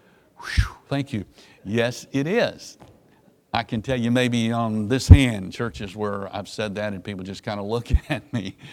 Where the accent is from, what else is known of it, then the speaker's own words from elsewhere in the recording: Memphis, Tennessee, United States; I'm from Memphis, Tennessee, so I'm a Southerner.